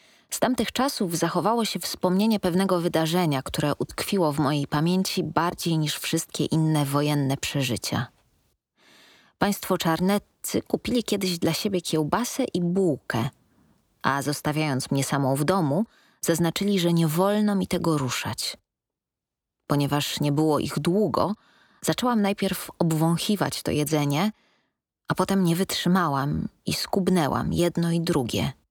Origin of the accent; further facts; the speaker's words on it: Kraków, Lesser Poland, Poland; born there; Urodziłam się w Krakowie … Ojciec pochodził z Chyrowa, gdzie przed wojną mieszkali jego rodzice i część rodzeństwa